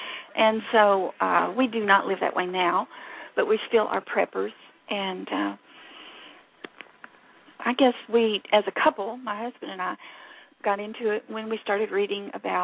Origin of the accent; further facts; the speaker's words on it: Tennessee, United States; I'm from Tennessee. Tennessee. You could probably tell.